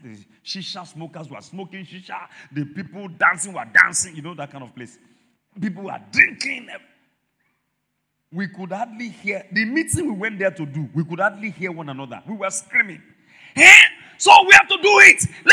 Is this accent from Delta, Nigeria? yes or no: no; Mokola, Oyo, Nigeria; I was born and bred in Mokola.